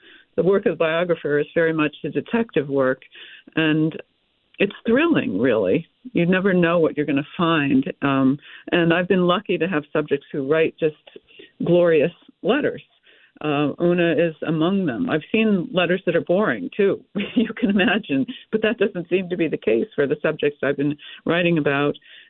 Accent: Pasadena, California, United States; my growing up in Pasadena, California

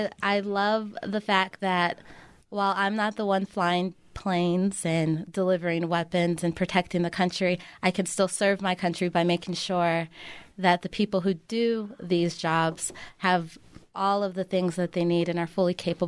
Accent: East Coast, United States; now in New Mexico, United States; I grew up on the East Coast, and I thought that was where I was going to stay my entire life. Obviously, I didn't, because I'm here in New Mexico.

